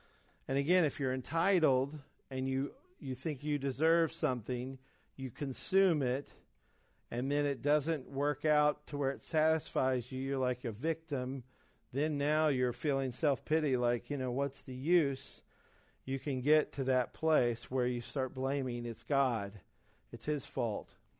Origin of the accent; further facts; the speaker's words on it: Alabama, United States; This will surprise you because I'm from Alabama, but or maybe it won't.